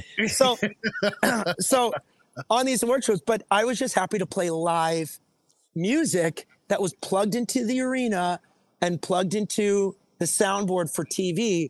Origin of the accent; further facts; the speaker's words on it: Canada; And even though I'm a Canadian, I know for a fact that the American dream is a legitimate dream